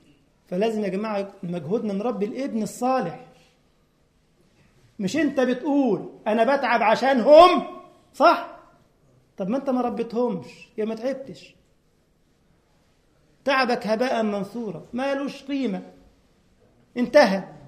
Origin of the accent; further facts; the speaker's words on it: Egypt; في الوقت ده كانت عندنا في مصر بتعمل حوالي 1,000 جنيه مصري